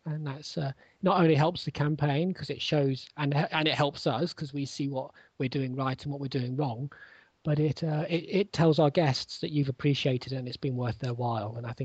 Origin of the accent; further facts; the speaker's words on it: United Kingdom; accent: British; I try not to say it because I fear with my British accent that it will sound creepy.